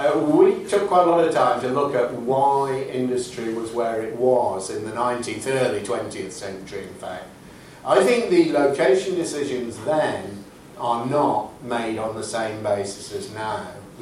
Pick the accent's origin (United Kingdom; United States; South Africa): United Kingdom; since I come from Outer Britain